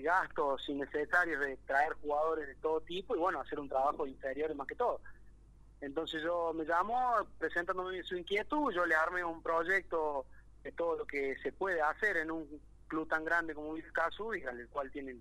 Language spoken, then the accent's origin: Spanish; Río Tercero, Córdoba, Argentina; yo soy de Río Tercero y estuve trabajando en Córdoba, así es, al revés. Yo soy de Río Tercero, oriundo